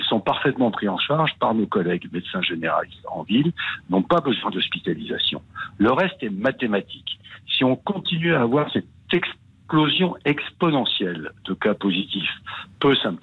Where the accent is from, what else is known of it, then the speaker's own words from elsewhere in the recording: Lille, Hauts-de-France, France; Écoutez, je suis un vrai Lillois